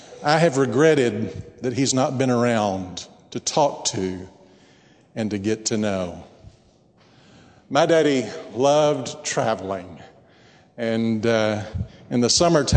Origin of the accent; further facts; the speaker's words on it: Brownwood, Texas, United States; we made the long car ride from Brownwood, Texas, my hometown, to Washington, D.C.